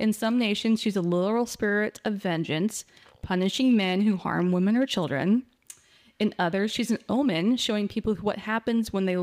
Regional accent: Washington, United States; We are from Washington, so.

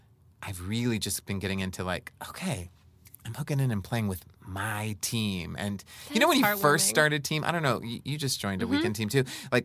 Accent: Texas, United States; born there; The only reason I'm not that lady is because I was born gay in Texas and I had to get out

